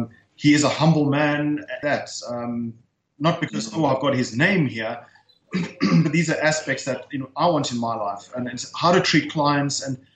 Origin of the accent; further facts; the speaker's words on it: South Africa; I'm a South African male. As with most South African males, after school I went to the military.